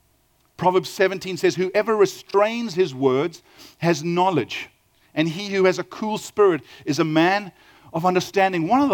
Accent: Durban, KwaZulu-Natal, South Africa; I grew up in Durban, you know

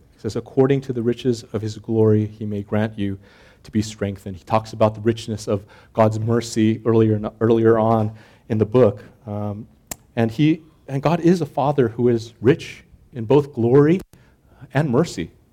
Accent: South Korea; English is a second language; now in United States; I would get teased quite a bit because I was culturally different. So things like picking your nose, which is common in Korea and it's okay, was not acceptable in the US.

